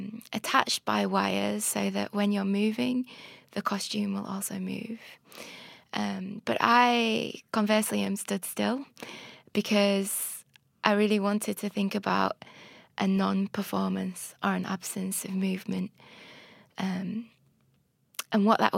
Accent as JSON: {"language": "English", "town": "Huddersfield", "region": "Yorkshire and the Humber", "country": "United Kingdom", "tie": "born or raised there", "said": "gone to carnivals in Yorkshire, where I grew up in Huddersfield, since I was a child."}